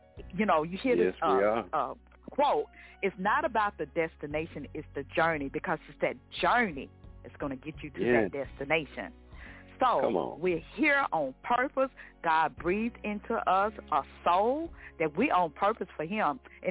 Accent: Yazoo City, Mississippi, United States; now in Houston, United States; But anyway, I come to you from Houston, Texas. But I was born and raised in Yazoo City, Mississippi. I always have to give homage to my hometown because that's where I'm from.

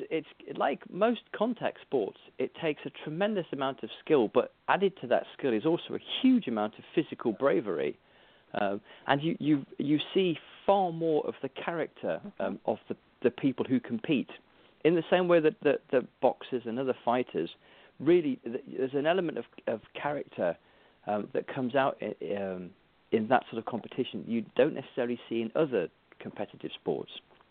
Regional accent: United Kingdom; So I had to bluff my way through the conversation, the Skype call, as this British guy who had no clue.

